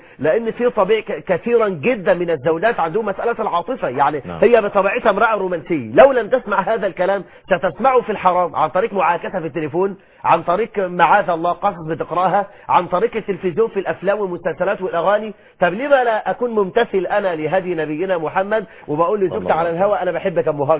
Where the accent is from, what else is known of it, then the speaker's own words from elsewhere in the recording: Egypt; ونرى كثير جدا جدا عندنا في مصر 9 مليون امرأة مطلقة